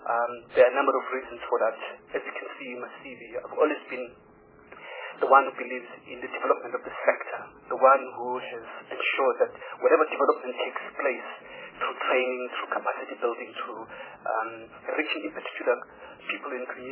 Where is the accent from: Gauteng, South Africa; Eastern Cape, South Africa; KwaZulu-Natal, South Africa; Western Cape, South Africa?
Western Cape, South Africa; Gugulethu; I grew up in Guguletu. I was born and bred here.